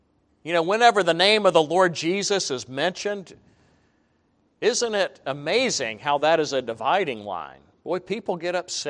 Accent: Southern US, United States; and yes, I grew up in the Bible Belt, okay?

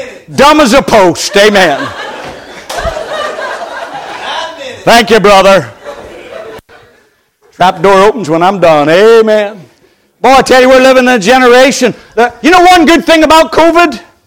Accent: Ireland; Well, I'm from Ireland. I turned to my dear wife after 40 years.

